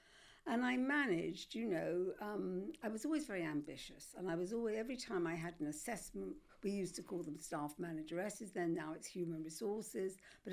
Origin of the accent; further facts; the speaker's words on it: London, United Kingdom; I am a Londoner, but normally I don't go very far north of St John's Wood